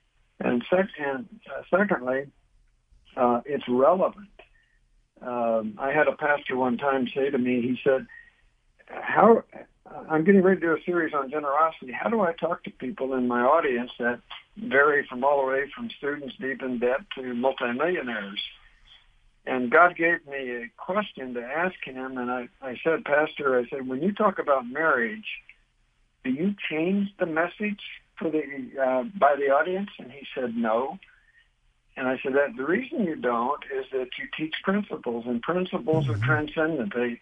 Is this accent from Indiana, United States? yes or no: yes; Indiana, United States; I grew up in Indiana.